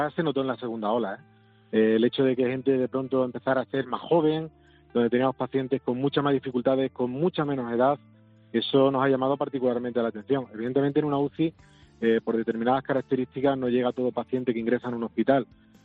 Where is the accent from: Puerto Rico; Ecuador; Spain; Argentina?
Spain; Extremadura; yo creo que todo tiene que ver con los familiares que somos los extremeños